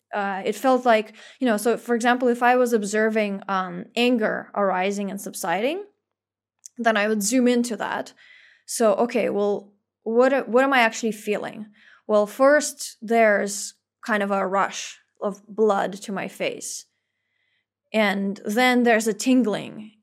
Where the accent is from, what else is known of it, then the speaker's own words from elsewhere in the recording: Russia; in the country that I grew up in Russia.